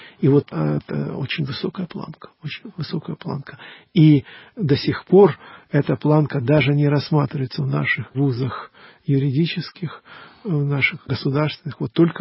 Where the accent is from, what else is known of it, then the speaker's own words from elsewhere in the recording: Ukraine; Я по отцу украинец, а по матери русский, но родился и вырос на Украине.